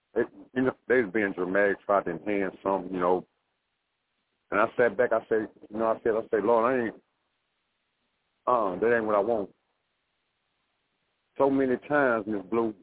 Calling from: Houston, Texas, United States; Houston, Texas.

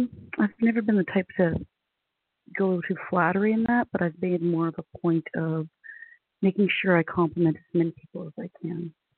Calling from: Las Vegas, Nevada, United States

